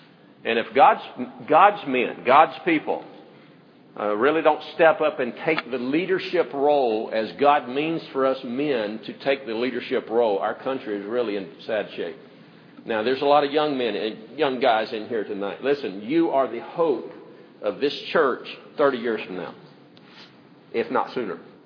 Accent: the South, United States; I'm a Southerner. I'm raised in the South, and down here, you got to be a deer hunter.

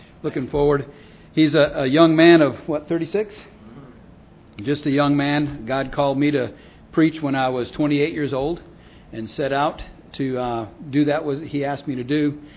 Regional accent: Peru; moved away; I was raised in Peru. And so a far, far long way from here, amen?

